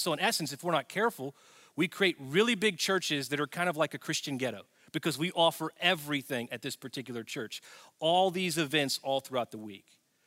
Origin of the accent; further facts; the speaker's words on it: Tennessee, United States; because I grew up in the Bible Belt in Tennessee, I saw these church signs that had these slogans on them.